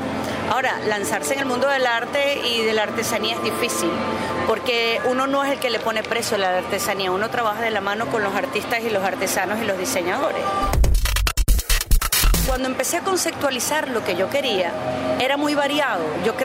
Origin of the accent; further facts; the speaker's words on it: Maracay, Aragua, Venezuela; also born or lived in Caracas; Soy de Maracay, viví en Caracas mucho tiempo y me regresé y estoy muy contenta y soy muy orgullosa y una aragüeña feliz.